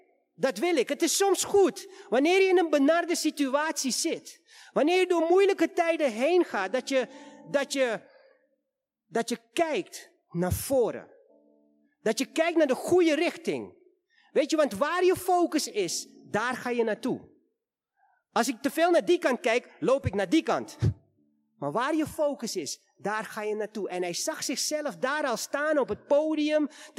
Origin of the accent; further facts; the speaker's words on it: Suriname; ik kom uit Suriname. Maar we zijn in een multiculturele stad